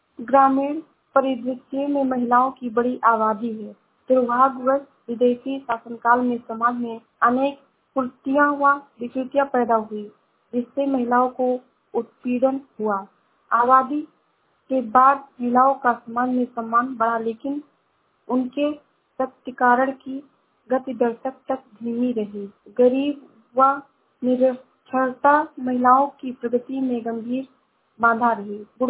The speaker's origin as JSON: {"language": "Hindi", "region": "Uttar Pradesh", "country": "India", "said": "मैं जिला श्रावस्ती से हूँ।"}